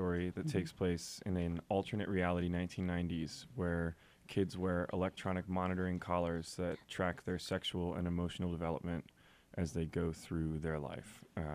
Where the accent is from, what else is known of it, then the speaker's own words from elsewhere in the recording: Seattle, Washington, United States; I mean, I grew up in Seattle.